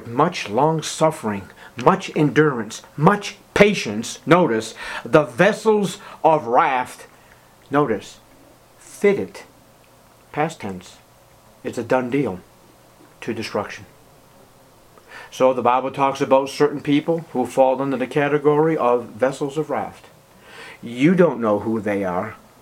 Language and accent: English; United States; born there; Well, I was born in America with all these blessings